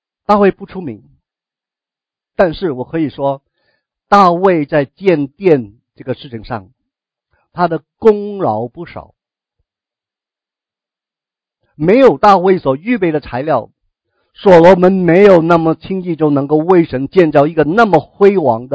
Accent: China; 所以因为爱我们中国人，所以把这个福音带到中国

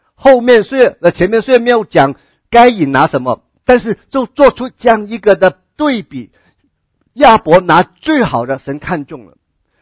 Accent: China; 我们中国人很习惯一个事情，就是送礼物啊

